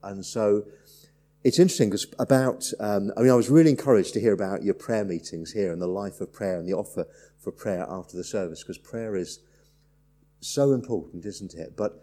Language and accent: English; Belfast, Northern Ireland, United Kingdom; moved away as an adult; but I grew up in Ireland, so not that it's a bad thing to be Irish, if there are any Irish people here, it's a good thing to be, but from the age of 3 to 18, I lived in Belfast, and I came to faith in Jesus